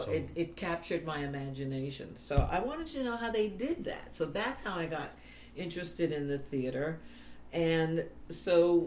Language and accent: English; Indianapolis, Indiana, United States; because they're from Gary, Indiana, and I'm from Indianapolis, Indiana.